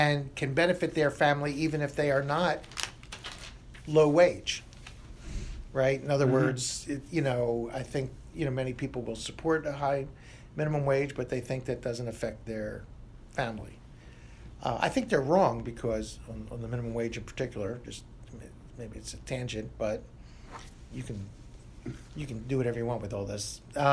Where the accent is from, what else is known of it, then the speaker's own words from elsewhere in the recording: Pennsylvania, United States; Senator Lawrence Michel from Pennsylvania, my home state.